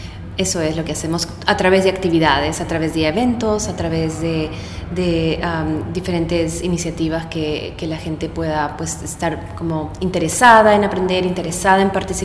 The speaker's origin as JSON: {"language": "Spanish", "country": "Peru", "tie": "born there", "said": "Nací en Perú, en una ciudad, en un país con una biodiversidad increíble. Nací con los océanos al frente y las montañas y los ríos."}